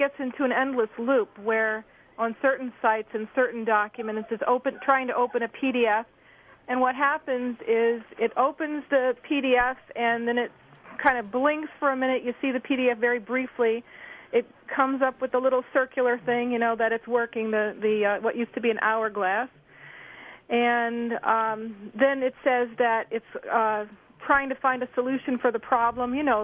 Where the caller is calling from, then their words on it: Livingston, New Jersey, United States; Livingston, New Jersey.